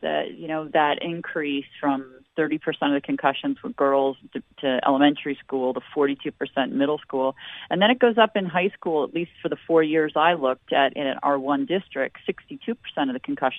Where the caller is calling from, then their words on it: New York, United States; I'm about an hour north of New York City, unfortunately currently in the red hot zone of COVID-19.